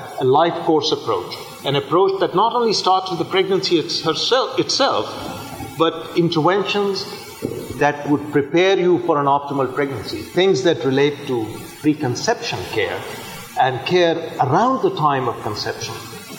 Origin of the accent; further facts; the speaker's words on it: Pakistan; to return to my home country, Pakistan, as a pediatrician.